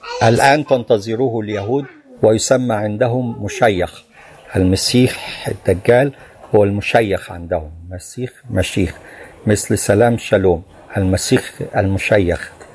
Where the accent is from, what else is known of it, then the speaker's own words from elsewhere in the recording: Morocco; بل قد شوهد تعاطي الزنا عندنا بالمغرب